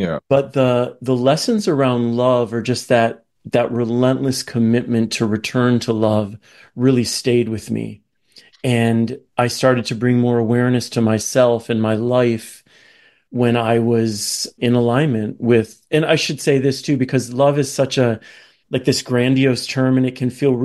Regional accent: Michigan, United States; now in San Francisco, United States; And I'm coming from Michigan. I had just gotten out of college, moved to San Francisco.

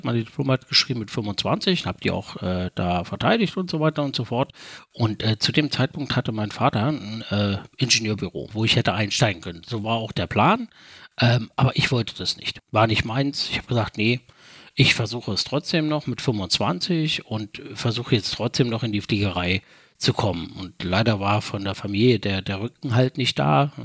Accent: Thuringia, Germany; accent: Thuringian; Also ich bin gebürtig aus Thüringen, das schon seit langer, langer Zeit, bin mittlerweile auch schon 50 Jahre alt

